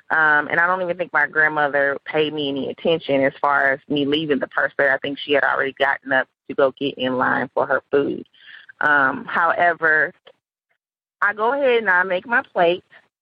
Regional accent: St. Louis, Missouri, United States; I am from St. Louis, Missouri.

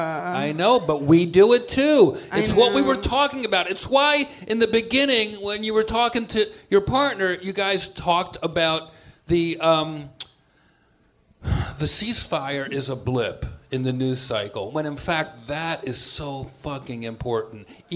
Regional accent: New York, United States; I grew up in New York. I've known the guy a long time.

